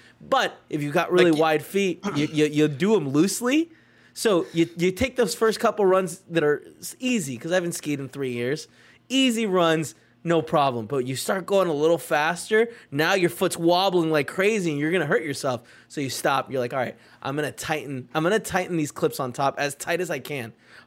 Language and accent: English; Salt Lake City, Utah, United States; Like, I'm from Salt Lake City.